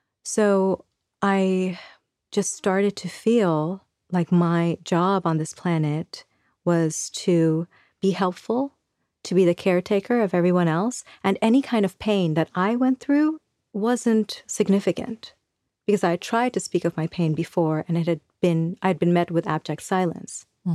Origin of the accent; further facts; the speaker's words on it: Bangladesh; So I am from Bangladesh. I was born there in 1983